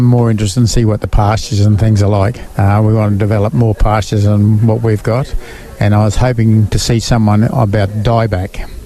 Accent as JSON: {"language": "English", "town": "Gympie", "region": "Queensland", "country": "Australia", "said": "I'm from the Gympie area. I run cattle down there"}